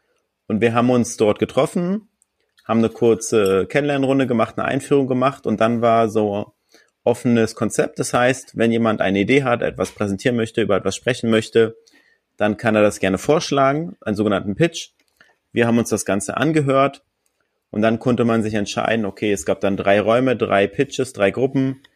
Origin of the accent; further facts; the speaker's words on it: Hamburg, Germany; für uns als Hamburger, auf jeden Fall eine gute Sache, dass es mal in Hamburg war